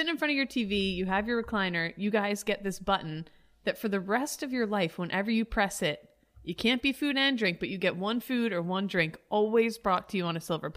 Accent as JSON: {"language": "English", "country": "United States", "said": "I'm an American. Anyone outside my borders, I don't know."}